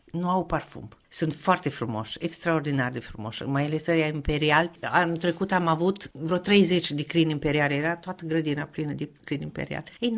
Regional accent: Romania; moved away; mă întreabă când mă duc acasă în România.

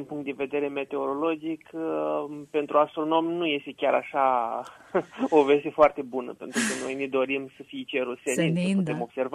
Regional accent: Galați, Galați County, Romania; că de fapt eu sunt gălățean, acolo m-am format.

